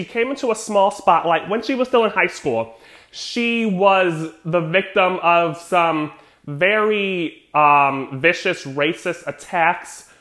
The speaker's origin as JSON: {"language": "English", "region": "Connecticut", "country": "United States", "said": "I'm from Connecticut. It came on, you know, local news."}